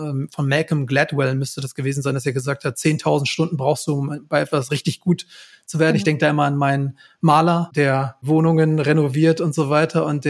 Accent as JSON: {"language": "German", "town": "Goslar", "region": "Lower Saxony", "country": "Germany", "tie": "born there", "lives_now": "Paderborn, Germany", "said": "ich bin 38 Jahre alt, bin verheiratet und komme gebürtig aus dem Harz, aus Goslar am Harz, um genau zu sein, und wohne heute mit meiner Frau in Paderborn."}